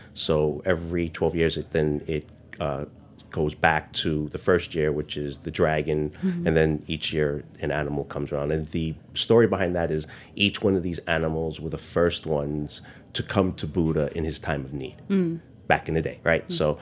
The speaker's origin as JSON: {"language": "English", "town": "New York City", "region": "New York", "country": "United States", "tie": "born or raised there", "said": "So Chinatown itself, I grew up on Mott Street. It's the Manhattan Chinatown."}